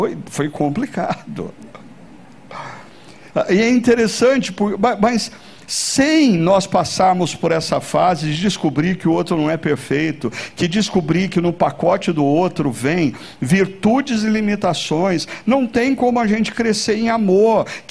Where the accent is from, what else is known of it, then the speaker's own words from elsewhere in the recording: Brazil; Mas é impressionante como nós brasileiros não fazemos isso com a pessoa